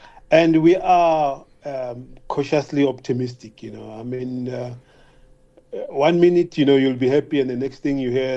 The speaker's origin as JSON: {"language": "English", "country": "South Africa", "said": "We are proudly South African."}